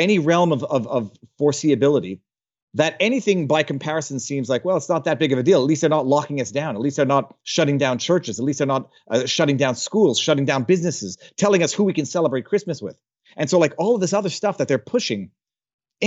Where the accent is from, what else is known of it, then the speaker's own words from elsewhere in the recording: Montreal, Quebec, Canada; I'm from Montreal, Quebec, Canada.